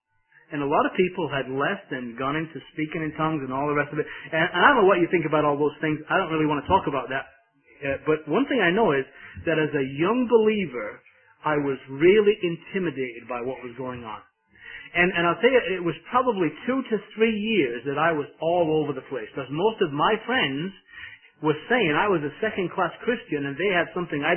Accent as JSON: {"language": "English", "region": "England", "country": "United Kingdom", "tie": "born or raised there", "also_born_or_lived": "Ireland", "said": "Growing up in England, my wife is Irish, and when we lived in Ireland"}